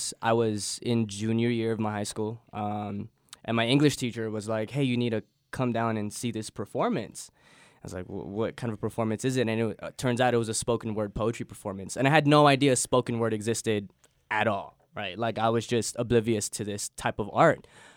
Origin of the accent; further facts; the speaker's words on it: Guam; because growing up in Guam, you're so far away from everything, right? And when you leave the island